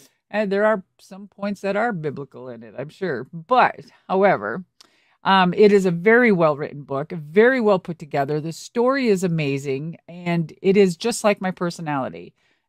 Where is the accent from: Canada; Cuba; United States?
United States; Minnesota; And since I'm from Minnesota and I'm so close to the Canadian border, I've always said, like, there's a little bit of Canadian blood running through me.